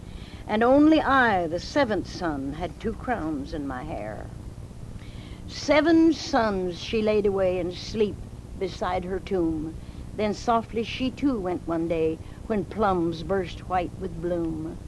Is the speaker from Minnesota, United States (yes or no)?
no; Galena, Missouri, United States; to my friends in Springfield and in my hometown of Galena and in Eureka Springs, Arkansas